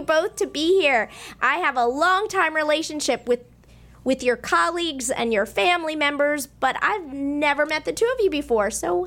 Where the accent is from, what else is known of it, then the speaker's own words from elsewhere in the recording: Northeast, United States; Northeasterner here, so okay, hi.